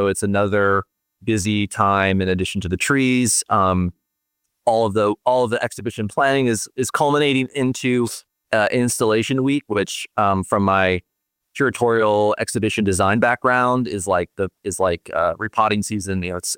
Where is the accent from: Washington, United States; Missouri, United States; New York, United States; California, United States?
California, United States; I grew up in Southern California.